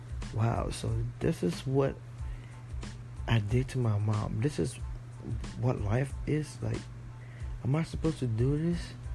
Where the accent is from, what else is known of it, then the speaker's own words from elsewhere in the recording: Ghana; English is a second language; now in United States; I'm a male from Ghana, West Africa. I've been here for 2 years